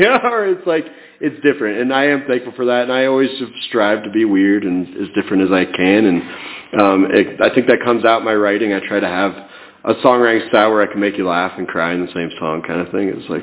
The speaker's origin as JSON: {"language": "English", "town": "Boulder", "region": "Colorado", "country": "United States", "tie": "born or raised there", "said": "I think big part of it is growing up in Boulder. I was a huge hippie my whole life growing up."}